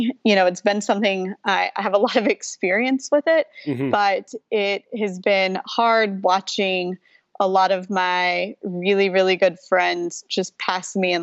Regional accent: Houston, Texas, United States; I grew up outside of Houston and then went out of state for college and grad school, and then came back to Houston after grad school.

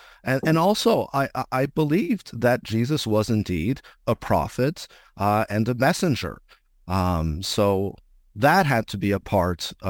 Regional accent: Brampton, Ontario, Canada; I grew up in Brampton, and Brampton was a primarily, Christian, European community.

